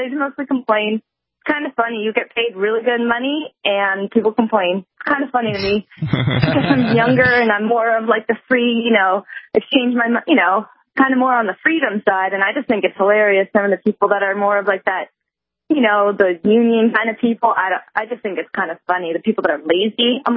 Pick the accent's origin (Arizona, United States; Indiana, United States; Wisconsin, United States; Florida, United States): Arizona, United States; Phoenix; now in California, United States; I'm from Phoenix, and I live in California, so I'm used to that.